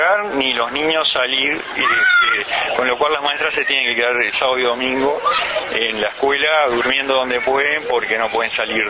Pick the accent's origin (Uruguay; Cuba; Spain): Uruguay; Montevideo; yo soy de Montevideo, pienso que somos muy centralistas